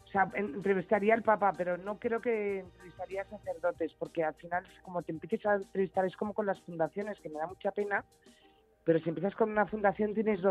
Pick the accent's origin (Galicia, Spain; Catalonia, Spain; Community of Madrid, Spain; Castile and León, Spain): Community of Madrid, Spain; Madrid; me apasiona mi ciudad, soy de Madrid y me encanta